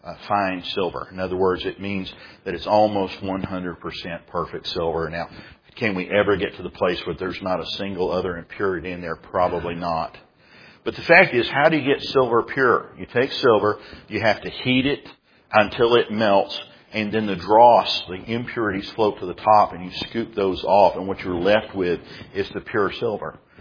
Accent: Texas, United States; when I grew up out in West Texas, we used to have dirt devils or mini tornadoes or something.

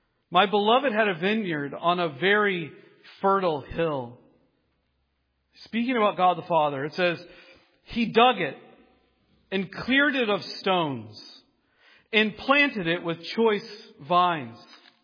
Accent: Iowa, United States; moved away as an adult; I grew up in Iowa where you can take a shovel and you can jab it into the ground and it's probably not going to be a problem. I moved up to New England, to New Hampshire in 2007

